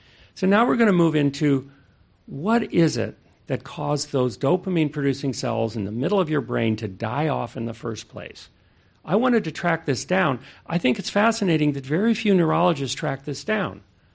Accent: Hawaii, United States; We come from Maui.

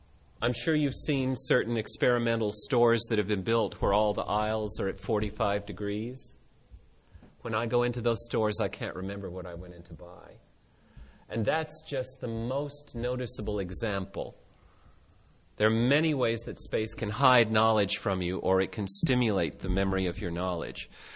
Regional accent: United States; You know, I'm an American. I was raised in America, and I had to reverse this inside myself

